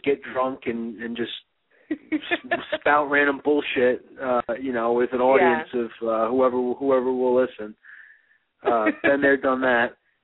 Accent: New Jersey, United States; But I grew up in Jersey.

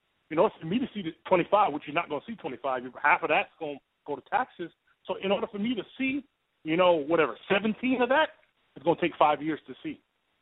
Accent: Jamaica; my tough times growing up in Jamaica and all that.

